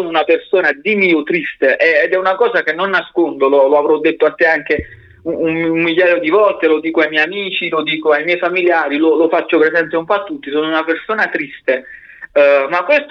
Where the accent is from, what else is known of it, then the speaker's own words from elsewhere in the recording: Castelgrande, Basilicata, Italy; Castelgrande, sto ai confini con la Campania.